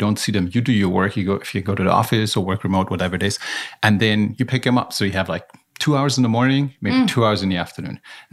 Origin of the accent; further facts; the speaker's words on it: Germany; accent: German; English is a second language; moved away; I was this weird guy with a strange accent, German accent. I'm originally from Germany, as you know, and just moved here from Hawaii